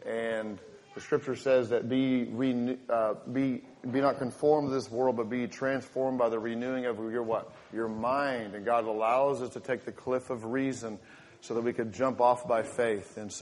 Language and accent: English; England, United Kingdom; Obviously, I grew up in England. You can tell because of my accent, right?